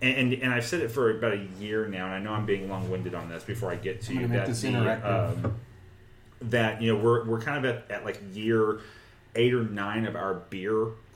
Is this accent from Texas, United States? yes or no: yes; El Campo, Texas, United States; Now, granted, I grew up in El Campo, Texas, which is literally like an hour and 30 minutes south of here, which is you know, at its max population of me growing up was like 14,000 people.